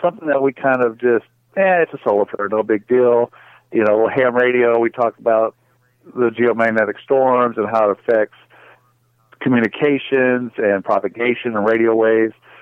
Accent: Texas, United States; I grew up in South Texas, and I remember in the late 90s

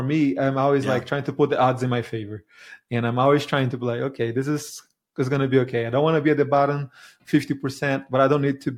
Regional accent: Brazil; now in United States; So I grew up in Brazil. My mother was a teacher. My father worked in construction, so didn't come from money at all. So like a lower middle class family.

